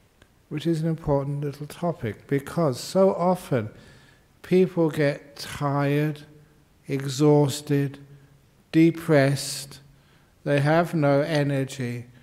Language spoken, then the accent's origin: English; London, United Kingdom; born there; I was born in London.